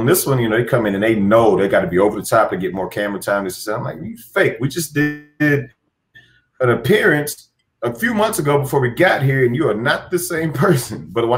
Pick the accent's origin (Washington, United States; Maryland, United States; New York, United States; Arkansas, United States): Arkansas, United States; I'm like, I'm from Arkansas originally. So that stuff slides off of me.